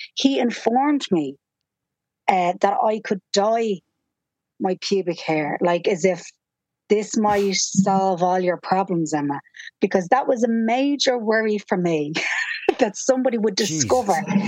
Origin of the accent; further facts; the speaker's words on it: Ireland; obviously as an Irish person, I've no idea how to receive a compliment and I was never taught.